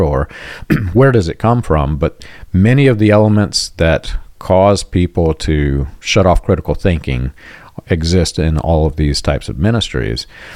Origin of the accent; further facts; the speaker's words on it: United States; because we're from America, you go down and you think, that's not real.